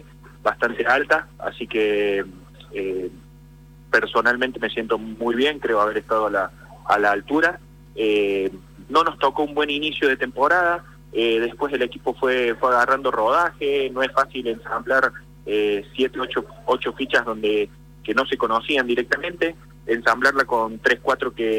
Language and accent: Spanish; Córdoba, Argentina; Y soy cordobés, así con un poquito de cuarteto.